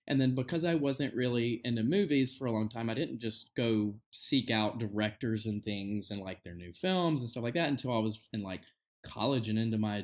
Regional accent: the South, United States; Yeah, and I grew up in the South. We didn't have like access to like movie theater.

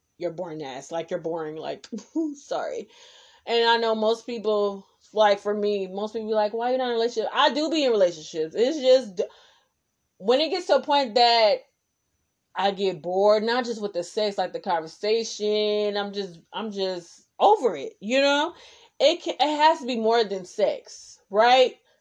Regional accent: Oakland, California, United States; Especially growing up in Oakland, California. Just the Bay Area, period.

